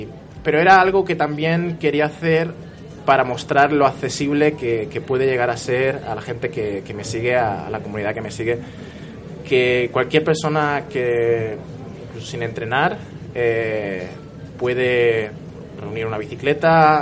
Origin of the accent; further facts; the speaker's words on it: Balearic Islands, Spain; moved away; salí de Mallorca, que es de donde soy, y fui por la costa de Cataluña